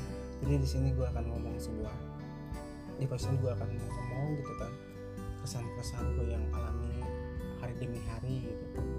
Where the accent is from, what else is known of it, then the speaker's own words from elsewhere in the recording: Jakarta, Indonesia; now in Purwakarta, Indonesia; Dulu emang gue kecil di Jakarta, teman. Berlahirnya di Purwakarta, bawa ke Jakarta karena emang ada problem apa gue nggak tahu. Akhirnya gue besar di Jakarta mulai dari SD, SMP, SMA dan sekarang gue kuliah.